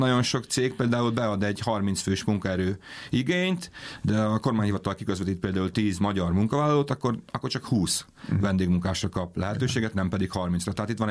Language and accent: Hungarian; Békés, Hungary; Én Békés megyei vagyok